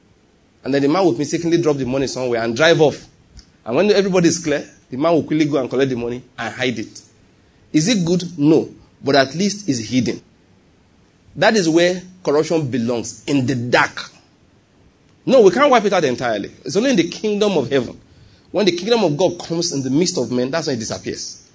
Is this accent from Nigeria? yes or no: yes; Nigeria; I'm from Nigeria.